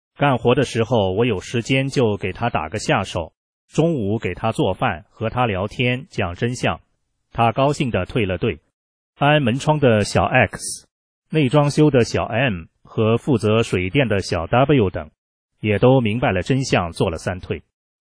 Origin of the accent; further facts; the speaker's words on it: China; 我们中国人应该做中华儿女，不做马列子孙